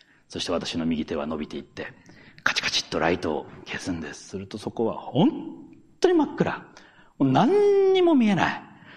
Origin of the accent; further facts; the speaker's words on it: Ugo, Akita, Japan; 私の故郷、秋田県なんですね。実家は秋田県の南の方なんですけど、秋田県小勝郡宇後町西もない堀回りあざ塩出山っていう、まあ、聞くからに田舎の何にもない小さな町にあるんですね。